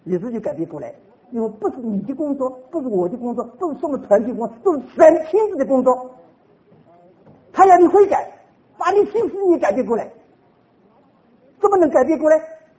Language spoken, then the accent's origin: Chinese; China; 我有点小经验，我们中国人总这么讲了